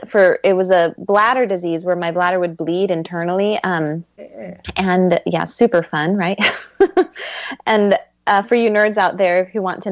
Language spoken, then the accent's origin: English; Brazil; And I'm originally from Brazil. I have nice, thick, beautiful hair.